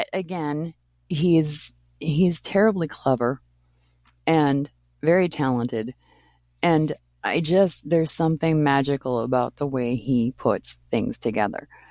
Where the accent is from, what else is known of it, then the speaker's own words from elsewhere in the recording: Maine, United States; And I grew up in Maine in the woods, and there was everything magical about that.